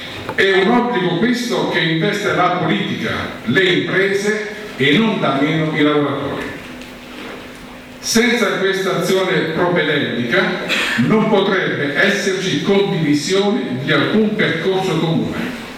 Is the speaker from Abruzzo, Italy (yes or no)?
yes; Ortona, Abruzzo, Italy; Io che sono di Ortona